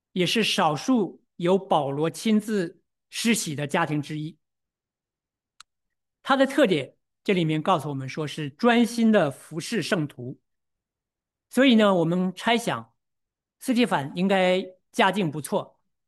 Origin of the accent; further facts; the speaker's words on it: China; 我们中国人有一个很流行的名字哈，叫做来福